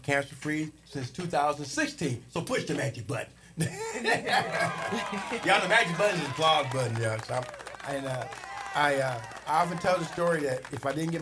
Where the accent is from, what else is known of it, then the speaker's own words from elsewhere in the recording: Terre Haute, Indiana, United States; That's my hometown in the house. Y'all, okay, I'm from Terre Haute, Indiana. Yep, Terre Haute, Indiana.